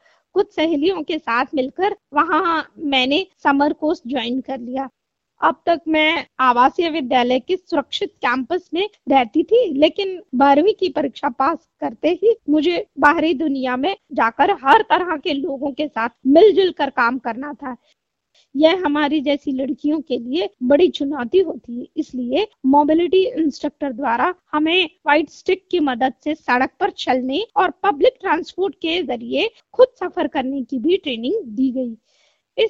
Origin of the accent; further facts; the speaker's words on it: Lucknow, Uttar Pradesh, India; मैं मूलतः लखनऊ की रहने वाली हूँ।